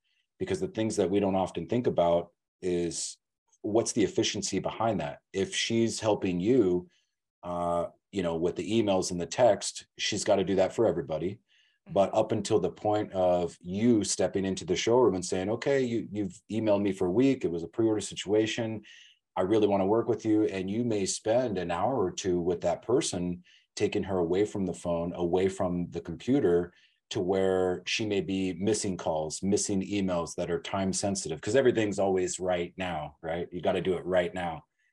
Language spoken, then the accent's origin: English; Arizona, United States; As a kid growing up in Arizona myself, I always looked at California as, especially SoCal